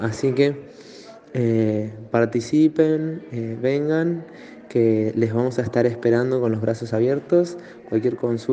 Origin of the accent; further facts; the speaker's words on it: Puerto Madryn, Chubut, Argentina; de Puerto Madryn